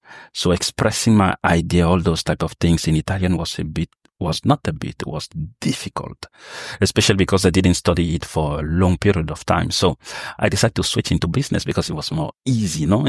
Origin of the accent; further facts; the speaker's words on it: Cameroon; moved away; also born or lived in Italy; So my journey started in Cameroon. I'm from Cameroon, originally from Cameroon. So I moved from country to country